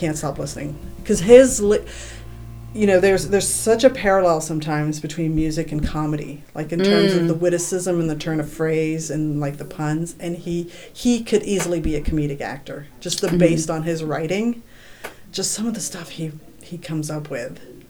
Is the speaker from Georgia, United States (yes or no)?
no; Texas, United States; And I'm like, I grew up in the Dallas-Fort Worth area, so I kind of know, you know, the environment